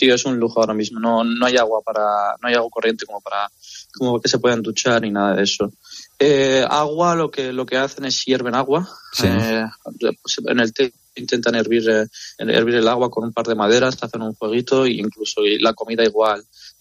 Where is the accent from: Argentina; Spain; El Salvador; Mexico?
Spain; born there